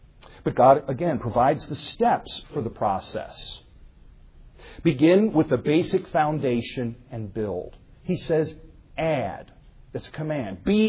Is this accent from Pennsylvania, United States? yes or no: yes; Pennsylvania, United States; Dr. Hankin said I was from Pennsylvania. I was not from Philadelphia. I was from the other town.